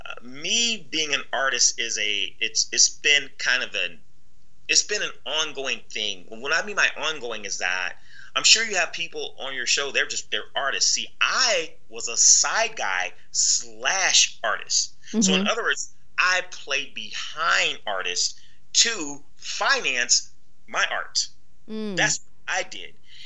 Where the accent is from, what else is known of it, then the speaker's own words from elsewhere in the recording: Nebraska, United States; and I'm from Nebraska